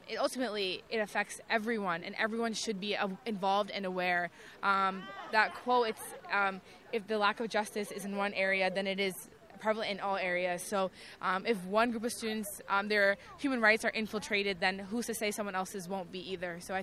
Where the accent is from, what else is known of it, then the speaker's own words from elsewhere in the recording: Norwalk, Connecticut, United States; I am from Norwalk, Connecticut.